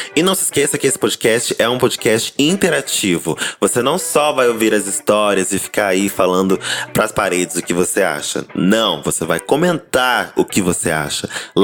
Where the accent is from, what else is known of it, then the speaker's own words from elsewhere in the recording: Recife, Pernambuco, Brazil; tenho 25 anos e sou de Recife, Pernambuco.